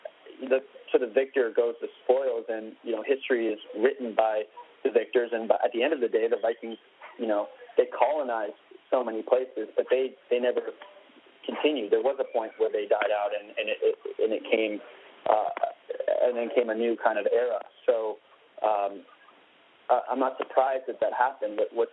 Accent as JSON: {"language": "English", "town": "Vancouver", "region": "British Columbia", "country": "Canada", "said": "I'm from Vancouver, Canada, so I am obviously used to the cold."}